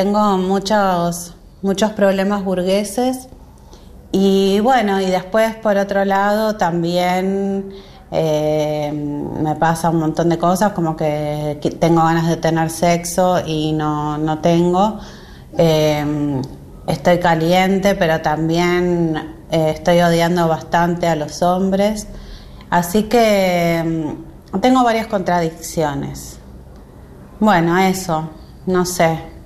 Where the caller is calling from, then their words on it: Villa Crespo, Buenos Aires, Argentina; de Villa Crespo.